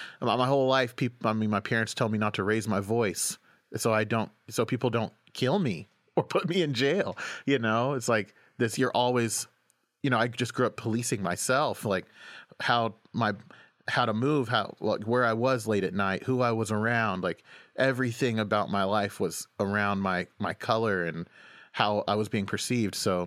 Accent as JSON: {"language": "English", "region": "Oklahoma", "country": "United States", "tie": "born or raised there", "said": "I grew up in Oklahoma, where there was a lot of violence, you know, towards like black folks and people of color and queer folks."}